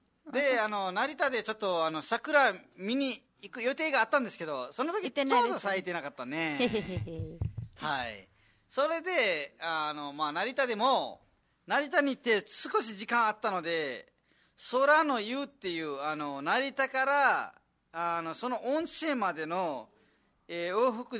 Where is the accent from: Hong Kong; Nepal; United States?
Nepal; Japanese is a second language; あのね、ネパール人なので、ネパールのご飯も美味しいしね、あっちこっち観光もできるから、みんなとネパール語で喋れるからいいですよ。